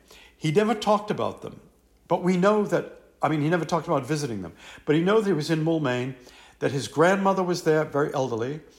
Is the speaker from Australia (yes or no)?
no; Boston, Massachusetts, United States; moved away as an adult; I grew up near Boston, Massachusetts. I never really had a girlfriend.